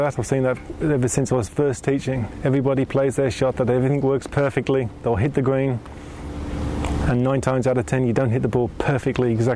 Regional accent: England, United Kingdom; now in United States; No, I'm English.

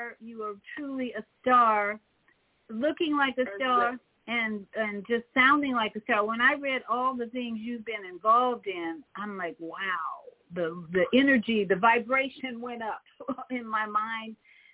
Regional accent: Chicago, Illinois, United States; And I'm from Chicago. I grew up in Chicago.

